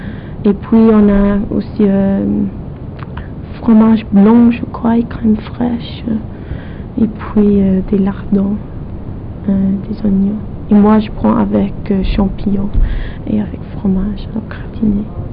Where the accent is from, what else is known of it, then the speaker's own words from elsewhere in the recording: Germany; first language German; French is a second language; Je suis venue d'Allemagne et vraiment, je pouvais dire la moitié d'une phrase et tout d'un coup, j'étais en allemand